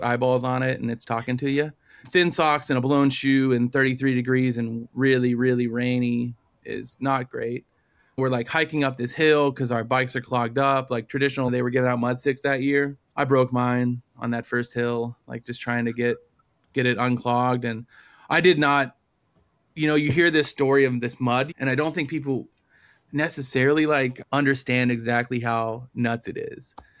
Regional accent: East Coast, United States; And I'm from the East Coast.

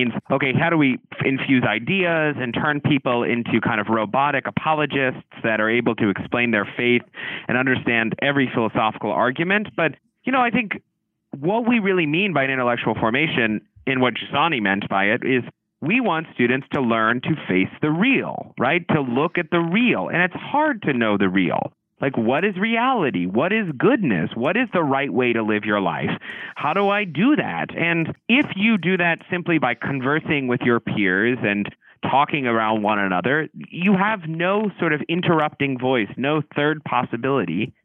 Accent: the South, United States; You know, I grew up in the South and everyone's like, well, why do you worship Mary?

